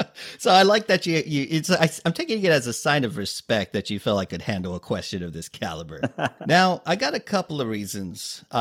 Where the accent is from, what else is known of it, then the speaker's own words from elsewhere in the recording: San Antonio, Texas, United States; I'm from San Antonio, and I was visiting Austin for a bit